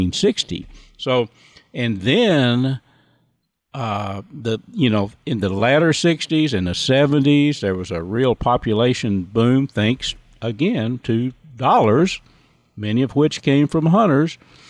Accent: Texas, United States; You know, growing up in Red River County when I was a boy, I can remember on occasion on our little farm occasionally seeing a white-tailed deer

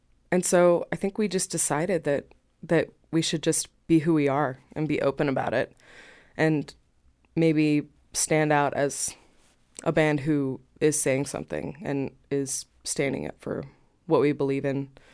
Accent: California, United States; And I grew up in Northern California in a culture where nobody told me to be quiet, for better or for worse.

